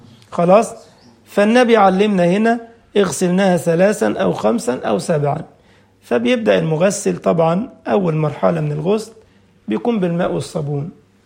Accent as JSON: {"language": "Arabic", "country": "Egypt", "said": "وأثناء بيسموها عندنا في مصر نحنحة المتوفى"}